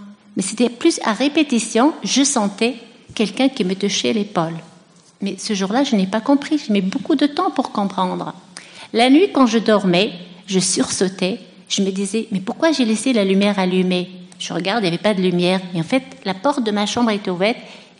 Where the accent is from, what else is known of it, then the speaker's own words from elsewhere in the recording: Tunisia; j'ai décidé de rentrer chez moi en Tunisie